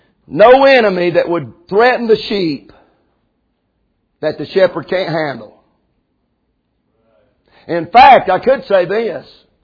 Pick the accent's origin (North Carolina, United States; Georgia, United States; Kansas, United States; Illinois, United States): North Carolina, United States; Rosman; I come from Rosman, North Carolina. Go Tigers, amen.